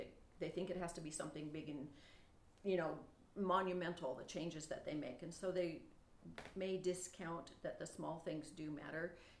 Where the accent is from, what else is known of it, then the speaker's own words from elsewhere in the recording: Corvallis, Oregon, United States; So I'm from Corvallis. I grew up in Corvallis, was born there